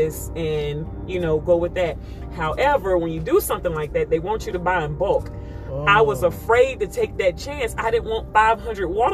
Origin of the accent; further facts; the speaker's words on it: Alexandria, Louisiana, United States; now in Lafayette, United States; It started in Lafayette. I mean, that's where I live. But Alexandria, that's where I was born and raised.